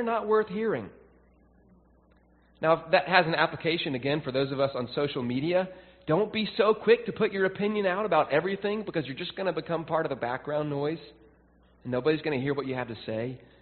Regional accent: Southern United States, United States; now in Long Island, United States; I had this stereotype from growing up in the South that people in the New York area were very cold and impersonal, and that means no conversation.

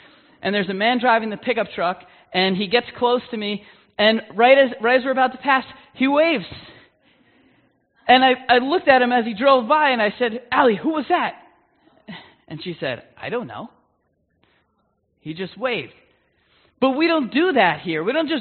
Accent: Long Island, New York, United States; I am from Long Island. And I am very Long Island, you know, I'm half Irish and half Italian.

